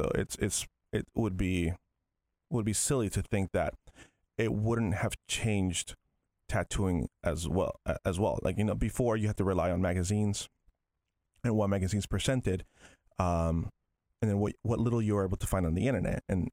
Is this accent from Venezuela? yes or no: yes; Venezuela; I grew up on American animation, you know, being from Venezuela. You see like the original Disney shorts and those were being played, and it that was my childhood.